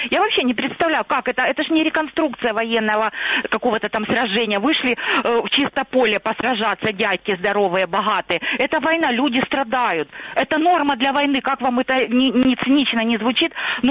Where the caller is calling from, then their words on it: Luhansk Oblast, Ukraine; Луганщина.